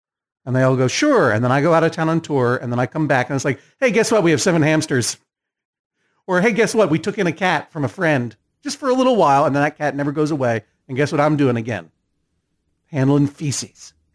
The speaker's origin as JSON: {"language": "English", "region": "Massachusetts", "country": "United States", "said": "I didn't grow up in Connecticut. I'm from Massachusetts. We don't play that."}